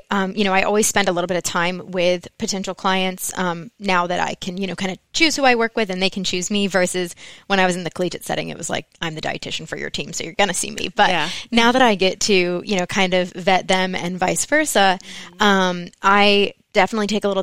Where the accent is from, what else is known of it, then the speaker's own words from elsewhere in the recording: Connecticut, United States; moved away as an adult; now in Texas, United States; I am originally from Connecticut. I came down to Texas thinking I wanted to be a chemical engineer in college.